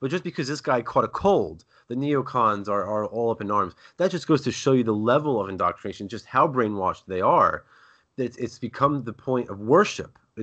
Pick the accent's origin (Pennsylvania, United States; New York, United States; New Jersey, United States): New York, United States; New York City; John Gotti in New York, I'm from New York